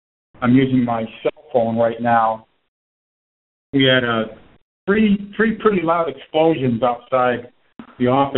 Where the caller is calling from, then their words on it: Wethersfield, Connecticut, United States; Weathersfield, Connecticut.